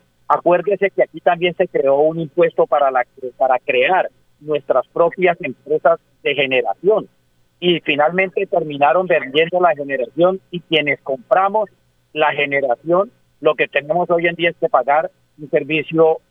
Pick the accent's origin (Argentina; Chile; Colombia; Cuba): Colombia; como colombiano, no sería justo que metieran la mano al bolsillo